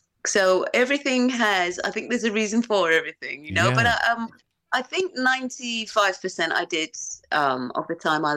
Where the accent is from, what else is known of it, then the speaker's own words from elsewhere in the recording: Romford, London, United Kingdom; accent: Romford/LA; also born or lived in Los Angeles, United States; So my accent is kind of like got a little bit of Romford, and it's going from LA.